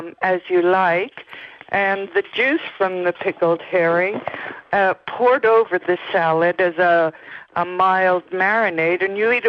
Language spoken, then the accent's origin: English; Canada; moved away; Yes, I'm Canadian, and we call them beets.